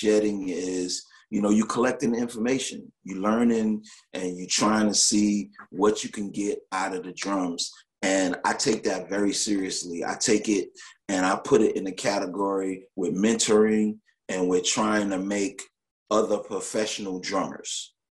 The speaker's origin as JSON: {"language": "English", "region": "New York", "country": "United States", "said": "You know, I'm from New York. You know, New York is a big but tight place."}